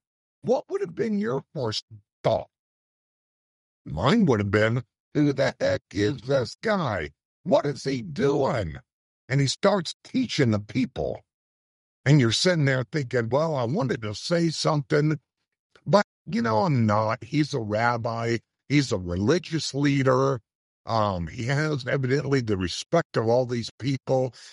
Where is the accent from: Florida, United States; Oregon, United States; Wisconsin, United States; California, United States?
Florida, United States; now, I grew up in Florida, and I saw them clean out fishing nets before